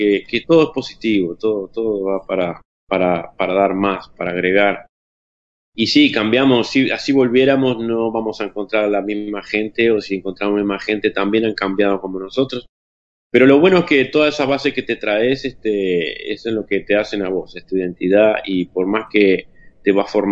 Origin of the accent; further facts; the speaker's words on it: Montevideo, Uruguay; Estaba en Montevideo.